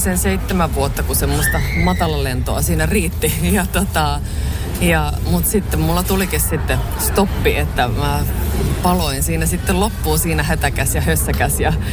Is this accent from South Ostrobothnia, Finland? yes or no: yes; Jalasjärvi, South Ostrobothnia, Finland; meillä Jalasjärvellä Koskuen kylässä tuolla Etelä-Pohjanmaalla, meillä oli siinä tanssilava lähellä